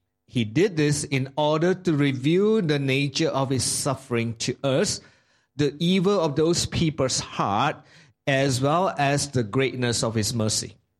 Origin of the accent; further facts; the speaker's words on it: Klang, Selangor, Malaysia; also born or lived in United States; I was born and raised in Klang. And I am, now I used to be a pastor. I was in U.S. for a while. I came back.